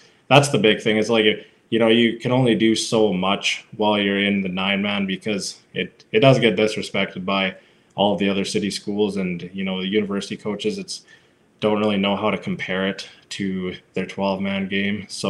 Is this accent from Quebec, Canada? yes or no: no; Melfort, Saskatchewan, Canada; I started when I was 15, but that was as early as we could in Melfort. We didn't have a minor football or anything like that when I was growing up.